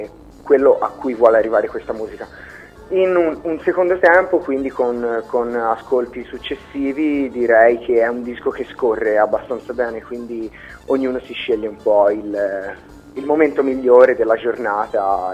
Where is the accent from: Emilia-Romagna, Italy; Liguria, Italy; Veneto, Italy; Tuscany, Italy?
Tuscany, Italy; Livorno; Noi siamo di Livorno, sì.